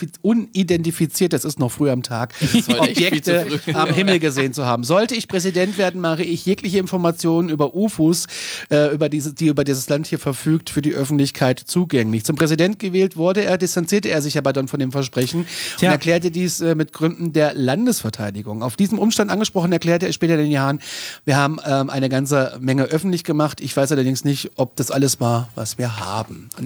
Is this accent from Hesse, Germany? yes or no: yes; Kassel, Hesse, Germany; Ich bin aus Kassel.